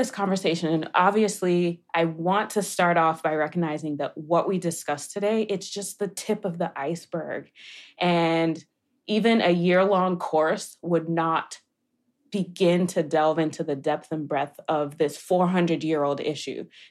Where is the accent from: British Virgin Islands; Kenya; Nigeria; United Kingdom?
Nigeria; since I'm Nigerian, it seems like most Nigerians are doctors, lawyers, engineers.